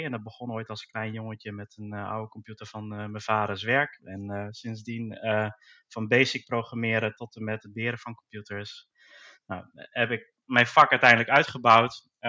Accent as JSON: {"language": "Dutch", "town": "Hoogeveen", "region": "Drenthe", "country": "Netherlands", "tie": "born there", "lives_now": "Zwolle, Netherlands", "said": "Ja, ik ben bijna 42 jaar oud, geboren in Hoogeveen, woonachtig in Zwolle."}